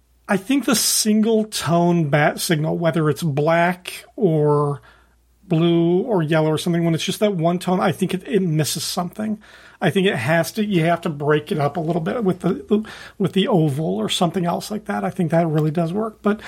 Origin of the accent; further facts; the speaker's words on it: Illinois, United States; I went back to my hometown in Illinois and visited my old hometown comic book store